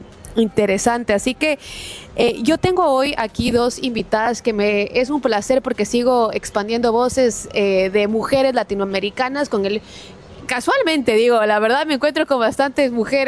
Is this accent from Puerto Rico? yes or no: no; Ecuador; Obviamente, como ecuatoriana, me conmueve. Es un sismo que se sintió hasta Ecuador.